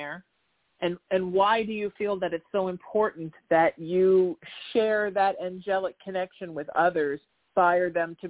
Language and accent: English; Ireland; I did get very excited as an Irishman when I saw the fairy deck